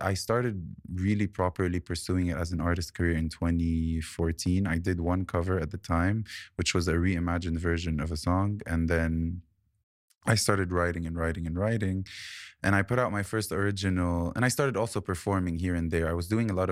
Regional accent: Beirut, Beirut Governorate, Lebanon; This was in Beirut. Yeah. I was born and raised in Beirut. Yep. So it all started over there.

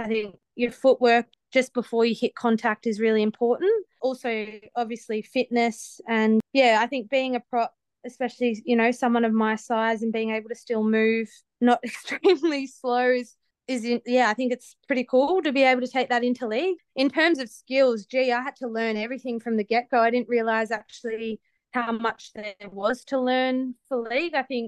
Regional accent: Tasmania, Australia; also born or lived in Brisbane; then we moved obviously back home to the farm in Tasmania. So definitely still call Tasmania home for myself.

